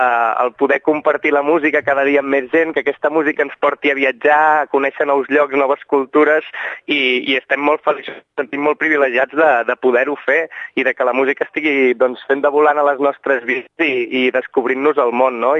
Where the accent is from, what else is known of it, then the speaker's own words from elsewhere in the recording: Barcelona, Catalonia, Spain; nosaltres quan anem pel món i diem que venim de Barcelona se'ns obren les portes a tot arreu